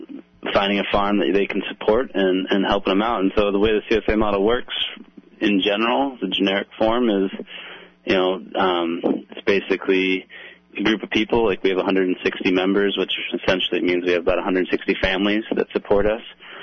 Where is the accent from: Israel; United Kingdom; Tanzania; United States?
United Kingdom; Scotland; Sometimes it's good to get out of being Scottish, you know? A little more Eastern European.